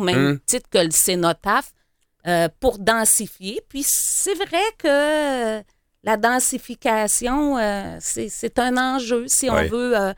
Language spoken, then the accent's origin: French; Sorel, Quebec, Canada; c'est le premier souvenir qui me reste de Sherbrooke quand je suis arrivée de Sorel pour me louer un appartement quand